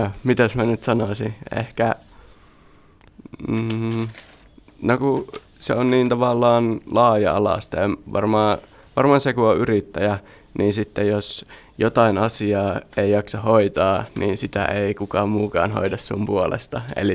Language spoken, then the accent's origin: Finnish; Jyväskylä, Central Finland, Finland; Varmaan täällä ihan Jyväskylässä kotikulmilla